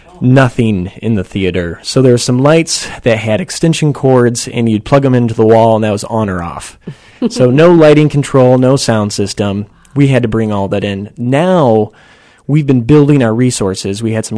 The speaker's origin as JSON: {"language": "English", "country": "Netherlands", "tie": "born or raised there", "said": "I grew up in Holland"}